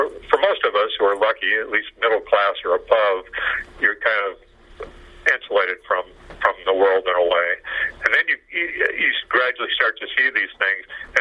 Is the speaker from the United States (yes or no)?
yes; Kent, Washington, United States; I grew up in Kent, Washington, which is a suburb of Seattle.